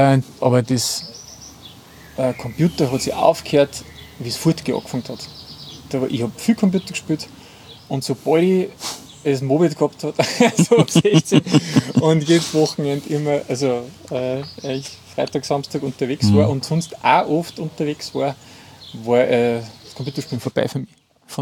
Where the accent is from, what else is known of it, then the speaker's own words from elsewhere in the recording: Upper Austria, Austria; Wir sind ja im Innviertel aufgewachsen.